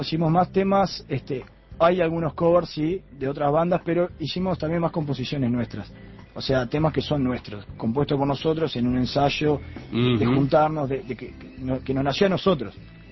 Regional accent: Uruguay; born there; tenemos descendencia irlandesa, mi hermana y yo más que nada, pero somos uruguayos, nacidos acá y también amante del Uruguay, ¿no?

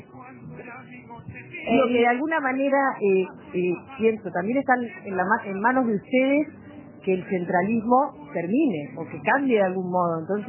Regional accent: Montevideo, Uruguay; Yo soy montevideana, toda mi vida viví en Montevideo

